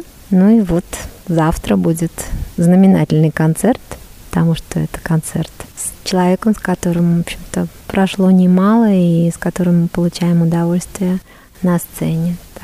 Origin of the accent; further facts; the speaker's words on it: Saint Petersburg, Russia; born there; moved away; я пианистка. Родилась в Ленинграде, уехала из Советского Союза еще в 90-м году. И вот сейчас вернулась сюда.